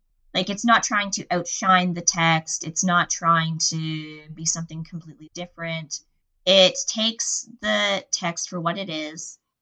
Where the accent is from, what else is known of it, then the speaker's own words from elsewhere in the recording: Canada; where I'm from Canada